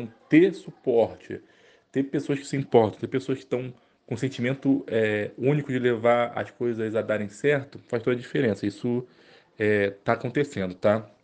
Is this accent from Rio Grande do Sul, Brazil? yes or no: no; Rio de Janeiro, Brazil; nascida em Vigário Geral. Né? Até hoje a gente tem uma casinha lá que aluga, perto até da escola. A gente é da Leopoldina, a gente viveu e vive as delícias e dificuldades de viver nessa parte da cidade